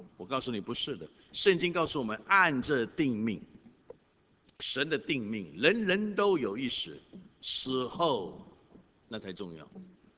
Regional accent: China; 骄兵必败嘛，我们中国人讲骄兵必败。

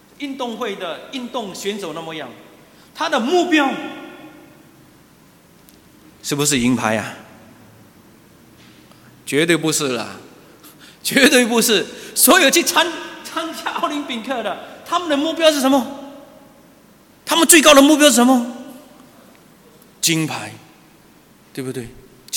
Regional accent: Singapore; 好像我们新加坡人所说的，你有宝啊

